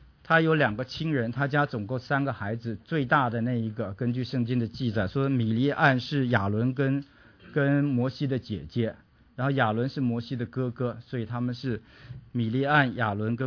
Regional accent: China; 跟我们中国人历史不太一样，就是我们中国人中间没有断过哈。

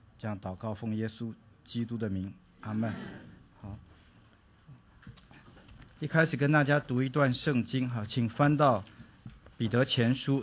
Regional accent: China; 今年是我们中国人正月初一

